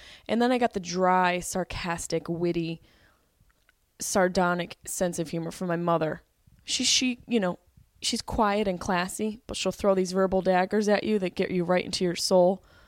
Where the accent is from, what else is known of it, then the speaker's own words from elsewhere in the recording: Syracuse, New York, United States; Then I went to Syracuse, New York and performed at the Funny Bone, my hometown, my home club.